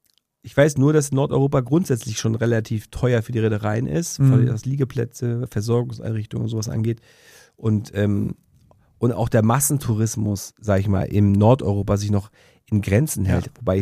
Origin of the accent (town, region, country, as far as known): Austria